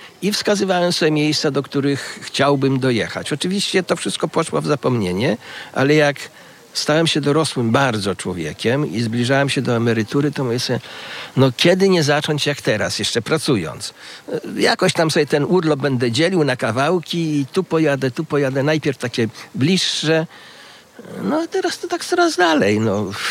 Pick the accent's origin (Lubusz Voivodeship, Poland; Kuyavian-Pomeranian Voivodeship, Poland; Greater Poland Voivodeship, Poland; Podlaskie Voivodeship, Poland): Kuyavian-Pomeranian Voivodeship, Poland; also born or lived in Toruń; now in Malbork, Poland; I dlatego jestem Krzyżakiem z urodzenia, bo się urodziłem na Zamku. A z wyboru albo z serca to Borowiak, czyli ten, co w lesie się wychował. Bo w Borach Tucholskich. Tam dzieciństwo, tam się uczyłem życia.